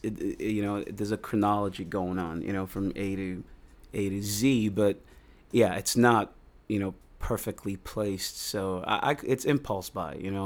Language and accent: English; Aba, Abia, Nigeria; I grew up in, I'm from Nigeria. I grew up in Aba, which is mostly, I believe, south. Southeast.